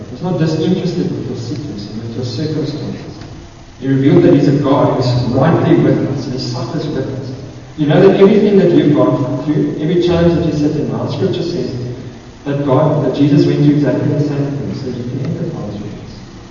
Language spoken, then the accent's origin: English; Secunda, Mpumalanga, South Africa; I come from Secunda, right?